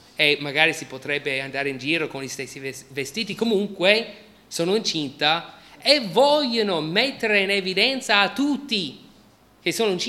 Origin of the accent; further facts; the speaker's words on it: United States; e loro dicono che sono diverso perché sono americano, non sono italiano. E la differenza fra me e loro è che loro sono italiani e io sono americano.